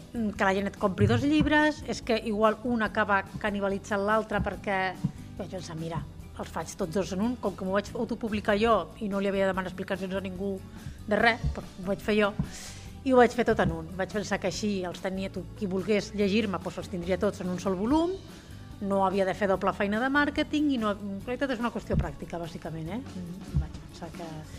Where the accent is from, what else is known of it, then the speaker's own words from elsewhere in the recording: Sabadell, Catalonia, Spain; sóc urbanita, sóc de Sabadell, he viscut pràcticament tota la meva vida a Sabadell, excepte un parèntesi de 5 anys.